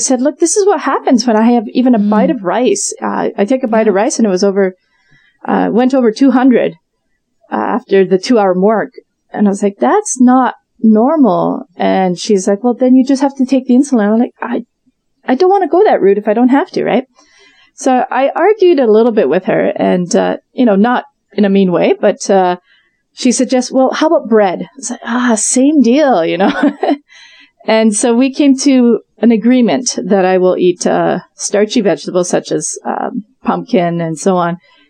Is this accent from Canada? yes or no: yes; Canada; now in Japan; There were some things that happened that it made me have to go back to Canada. And when I was back in Canada